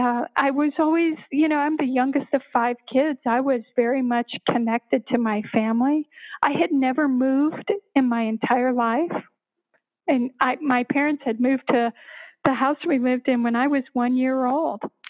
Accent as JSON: {"language": "English", "town": "Littleton", "region": "Colorado", "country": "United States", "tie": "born or raised there", "said": "I did. I grew up in Littleton, actually."}